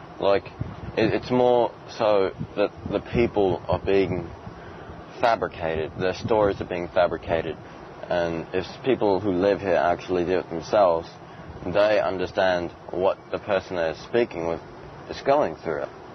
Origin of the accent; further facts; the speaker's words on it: New Orleans, Louisiana, United States; I'm from New Orleans.